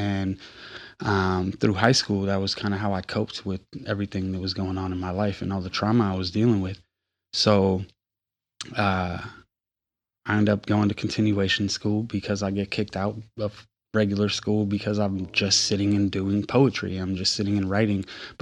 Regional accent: Wasco, California, United States; also born or lived in Manteca; But I grew up in Wasco, California, which is a small city outside of Bakersfield, California. Bakersfield was the big city to me. In high school, I moved to Manteca, Calif

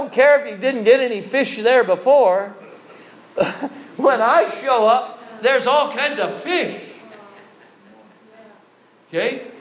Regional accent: Wisconsin, United States; I grew up in Wisconsin in the U.S. on a dairy farm

